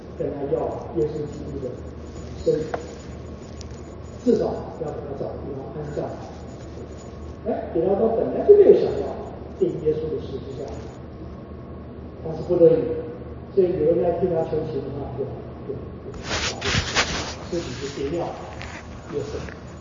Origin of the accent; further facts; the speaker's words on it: China; 你知道犹太人跟我们中国人一样啊。早早的就给自己办预备的后事，预备后事啊。对，这个像我这个年纪，应该早就应该预备好了啊。